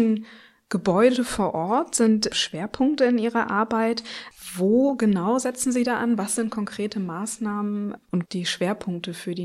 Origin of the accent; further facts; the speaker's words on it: East Germany, Germany; Ich bin selbst in Ostdeutschland aufgewachsen